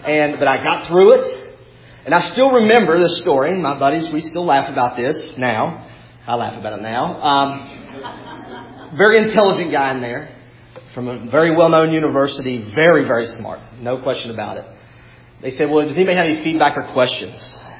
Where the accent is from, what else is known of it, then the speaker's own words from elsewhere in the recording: West Virginia, United States; You come with me to the beach one time, we introduce ourselves, and everybody thinks we're from Virginia. Can anything good come out of West Virginia?